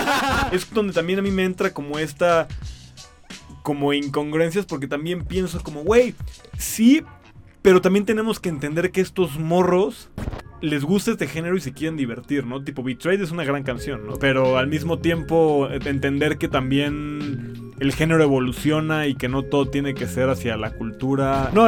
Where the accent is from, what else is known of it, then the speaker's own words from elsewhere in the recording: Mexico; Hace que tú y yo, como dos mexicanos, podamos hablar de eso